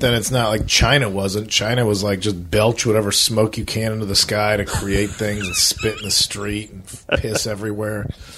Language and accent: English; Australia; We're like, nah, I'm Australian.